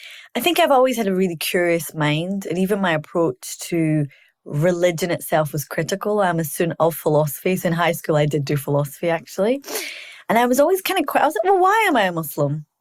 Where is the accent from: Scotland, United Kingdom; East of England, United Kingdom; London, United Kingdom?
Scotland, United Kingdom; I grew up in Scotland. I went to predominantly white school.